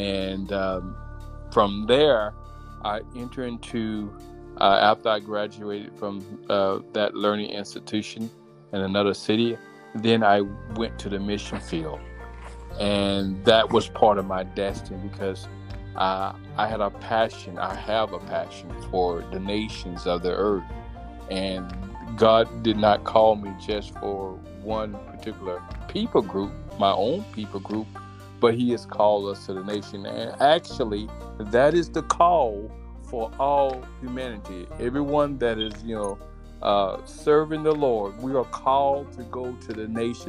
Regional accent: Mobile, Alabama, United States; born there; My parents had 11 kids. I'm the youngest of 11. And I was born in Mobile, Alabama.

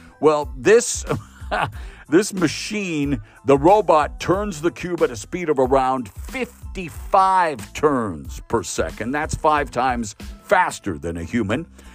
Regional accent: Canada; Ryan Gosling, my fellow Canadian

